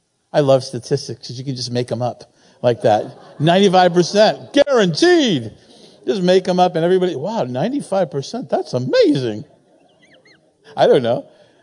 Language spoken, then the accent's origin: English; Silver Spring, Maryland, United States; I'm from Silver Spring. So, you know, we're different down there.